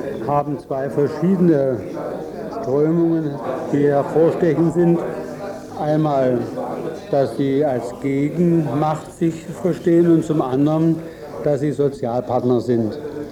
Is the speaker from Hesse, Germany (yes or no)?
yes; Frankfurt, Hesse, Germany; ich komme aus Frankfurt am Main